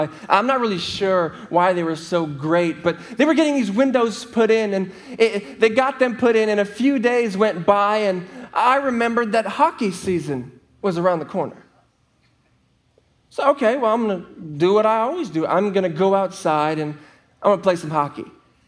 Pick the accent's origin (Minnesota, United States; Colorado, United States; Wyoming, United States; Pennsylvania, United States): Colorado, United States; You know, I was born and raised in Colorado, and it's so beautiful there.